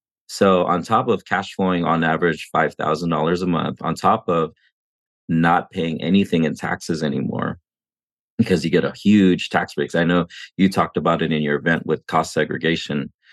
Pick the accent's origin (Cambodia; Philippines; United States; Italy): Philippines; I'm Filipino, right?